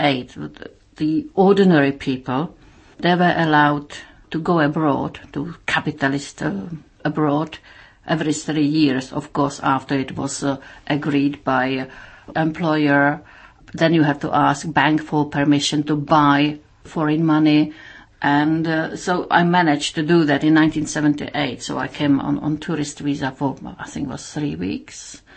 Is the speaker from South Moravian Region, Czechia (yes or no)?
no; Prague, Czechia; English is a second language; moved away as an adult; now in United Kingdom; I was born and bred in Prague, and I lived in Prague for 29 years. Now, half of my life I live in Britain or England.